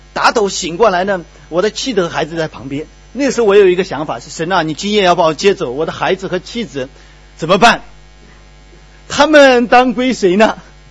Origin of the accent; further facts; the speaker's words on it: China; moved away as an adult; now in Singapore; 本身在国内一直在服侍，并且我举家上下来到新加坡